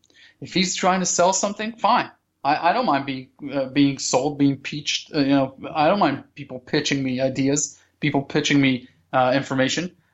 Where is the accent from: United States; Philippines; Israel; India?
Israel; born or raised there